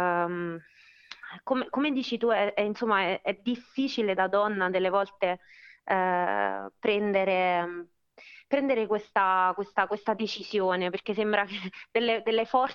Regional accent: Bojano, Molise, Italy; moved away as an adult; also born or lived in Vienna; dopo 10 anni insomma di vita vissuta fuori, no, da 19-29, di portare qualcosa nel mio paese, in particolare che si chiama Boiano, quindi in Molise, in particolare a Boiano

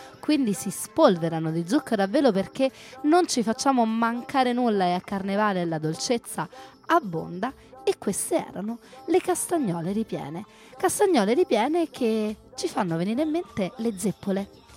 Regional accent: Rome, Lazio, Italy; perché sono romana.

